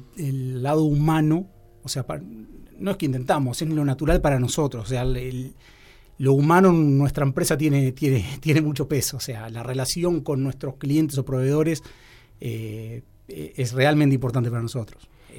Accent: Uruguay; yo soy de América Latina, de Uruguay

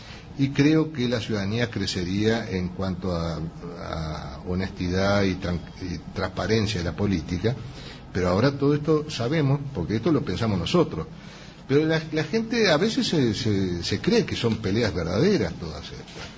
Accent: Paysandú, Uruguay; Yo, de chico yo escuchábamos en Paysandú

